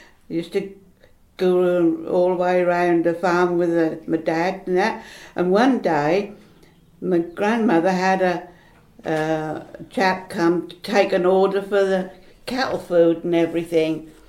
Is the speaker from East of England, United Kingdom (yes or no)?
yes; Wortham, East of England, United Kingdom; I was born in Wortham, which is the next village, to a farm and family, and that's where I spent many, many years. And I went to school at Wortham